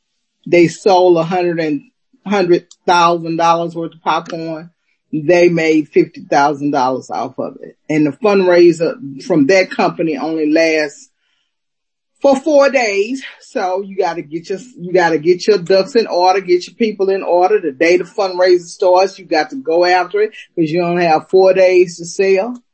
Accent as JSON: {"language": "English", "region": "West Coast", "country": "United States", "lives_now": "Texas, United States", "said": "I come from the West Coast. We pay money for everything."}